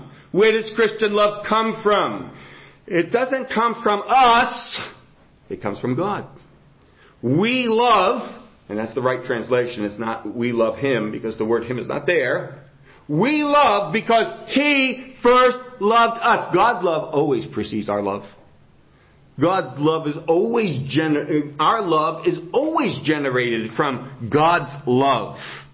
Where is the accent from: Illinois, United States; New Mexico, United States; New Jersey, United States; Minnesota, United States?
New Jersey, United States; accent: New Jersey; Even as you listen to my voice and hear my New Jersey accent, it's not the great Northwest accent. It's the New Jersey accent.